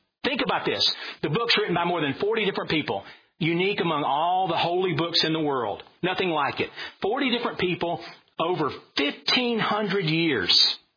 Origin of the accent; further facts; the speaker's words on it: Georgia, United States; born there; I'm 24 years old. I was born in Georgia.